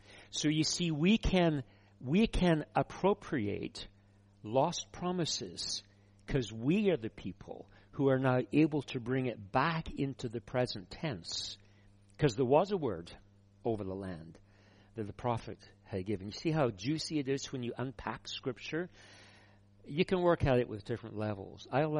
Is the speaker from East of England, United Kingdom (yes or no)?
no; Scotland, United Kingdom; Well, I'm Scottish.